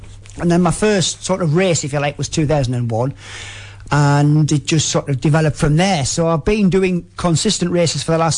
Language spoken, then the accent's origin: English; Sunderland, North East England, United Kingdom; I am actually from Sunderland, so I would be what's termed as a Mackham.